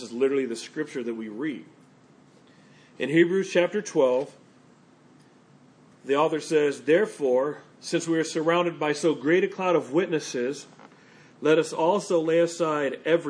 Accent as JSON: {"language": "English", "region": "Texas", "country": "United States", "tie": "born or raised there", "said": "Okay, I'm a Texan through and through, born and raised."}